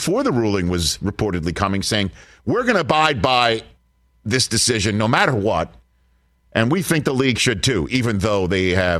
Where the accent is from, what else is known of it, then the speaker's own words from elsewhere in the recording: Staten Island, New York, United States; He's from my hometown of Staten Island, New York.